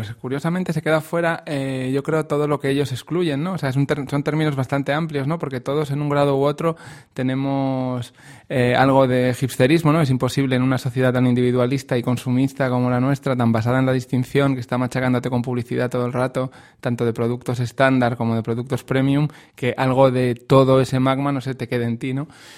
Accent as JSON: {"language": "Spanish", "region": "Community of Madrid", "country": "Spain", "tie": "born or raised there", "also_born_or_lived": "Soria", "said": "he vivido casi toda mi vida en la Comunidad de Madrid."}